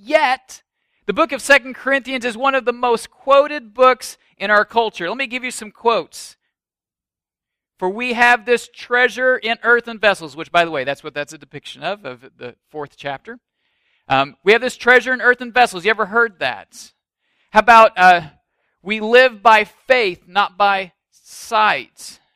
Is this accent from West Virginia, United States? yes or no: no; Illinois, United States; I grew up in Illinois. I went to Southern Illinois University.